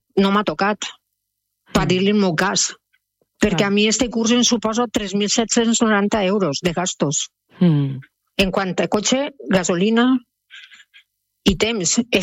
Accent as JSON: {"language": "Catalan", "town": "Pego", "region": "Valencian Community", "country": "Spain", "said": "xiques del meu poble, jo sóc de Pego"}